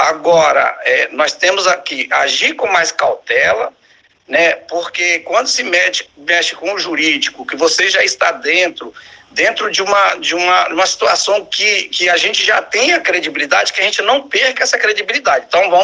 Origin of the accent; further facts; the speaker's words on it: Itaúnas, Espírito Santo, Brazil; eu sou de Itaúnas, tento fazer o meu melhor aqui em Itaúnas